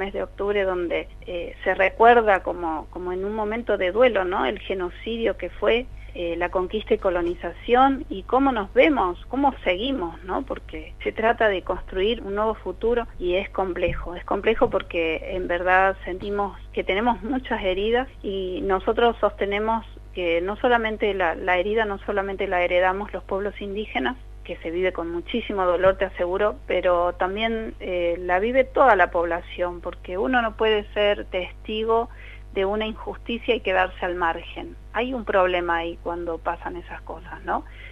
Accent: Córdoba, Argentina; Nosotros, por ejemplo, somos de Córdoba, el pueblo Comechingón vive en una zona de monte nativo

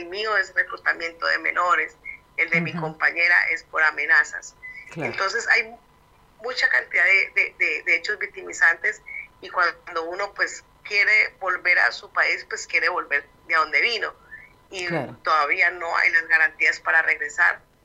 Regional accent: Valle del Cauca, Colombia; yo soy del Valle del Cauca

